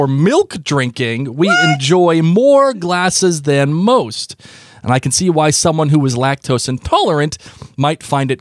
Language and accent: English; Denmark; I'm Danish. So... I'm from Denmark.